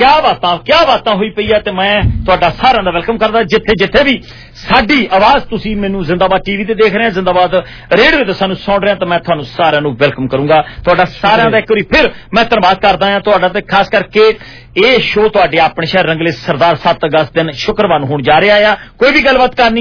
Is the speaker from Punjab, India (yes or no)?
yes; Punjab, India; ਮੈਂ ਦੁਆਬੇ ਦਾ ਰਹਿਣ ਵਾਲਾ ਆ ਤੇ ਸਾਡੇ ਦੁਆਬੇ ਦੇ ਵਿੱਚ ਕਹਾਵਤ ਹੁੰਦੀ